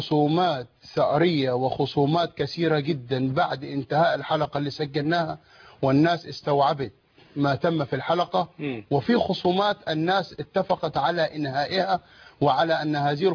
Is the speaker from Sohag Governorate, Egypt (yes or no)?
yes; Akhmim, Sohag Governorate, Egypt; أنا هقول اللي حصل في الواقع عندنا في الصعيد وفي سوهاج وأخميم تحديدا